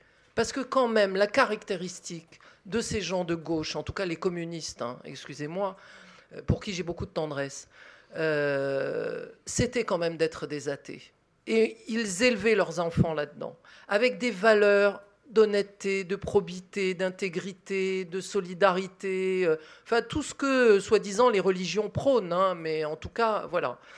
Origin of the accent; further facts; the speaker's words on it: Tunisia; also born or lived in Paris, France; Moi, je suis de mère française, je suis né à Paris, mais j'ai grandi en Tunisie à partir de l'âge de 1 an. Donc voilà, c'est comme si j'y étais né, mais j'y suis pas né. Mon père est tunisien et ils sont tous les deux communistes.